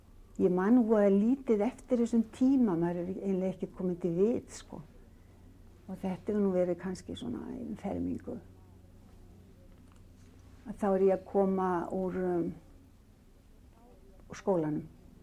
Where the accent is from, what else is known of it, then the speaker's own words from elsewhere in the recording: Reykjavík, Capital Region, Iceland; ég elst einlega upp í Grjótaþorpinu. Í Þingholtanum, reyndar í Grjótagötu